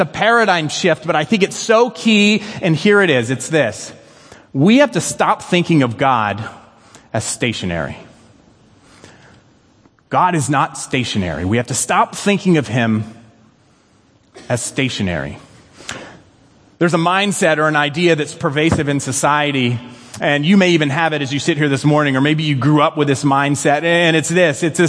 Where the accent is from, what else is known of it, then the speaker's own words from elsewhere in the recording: the South, United States; And I grew up in the South, and so this is going to sound conservative.